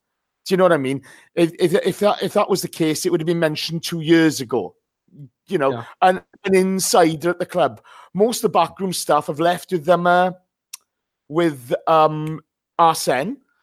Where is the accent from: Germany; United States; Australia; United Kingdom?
United Kingdom; Ammanford, Wales; On behalf of myself, my hometown football club, Armanford Town, Armanford FC